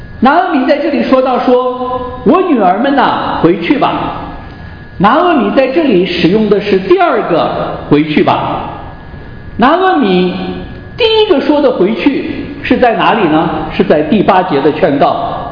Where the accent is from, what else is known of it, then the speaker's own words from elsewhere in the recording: China; 就像我们中国人讲的这个绝后了，没有后代留下来。